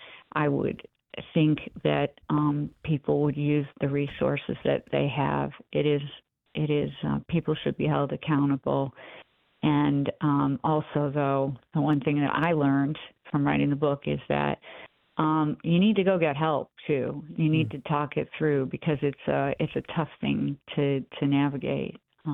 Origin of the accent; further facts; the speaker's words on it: Rochester, New York, United States; also born or lived in Gates, New York; I'm a girl from Rochester, New York, who grew up on Farragut Street and then in Gates, New York.